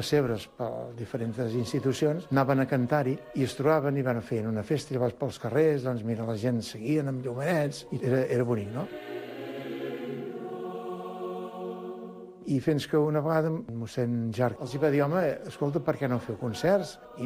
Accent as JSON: {"language": "Catalan", "town": "Vilafranca del Penedès", "region": "Catalonia", "country": "Spain", "said": "de Vilafranca del Penedès, nascut el setembre del 1940, 72 anys."}